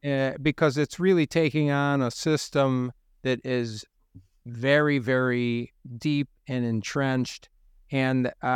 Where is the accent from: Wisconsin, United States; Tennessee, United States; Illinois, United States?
Illinois, United States; Chicago; I grew up in Chicago. That's why I can identify with that.